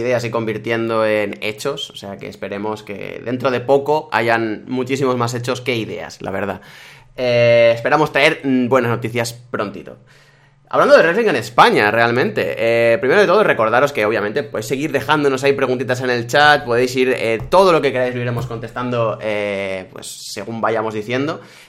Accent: Dominican Republic; Como saben, soy de República Dominicana

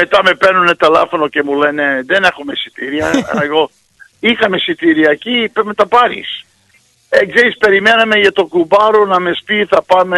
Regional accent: Canada; έτσι μεγαλώσαμε και εμείς στον Καναδά.

